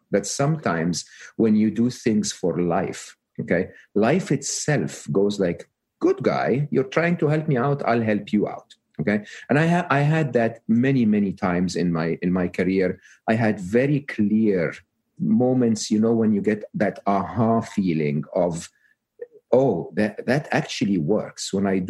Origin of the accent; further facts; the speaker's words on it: Egypt; English is a second language; You know, I'm Egyptian, born and raised in Egypt. I went to public school, public university in Egypt.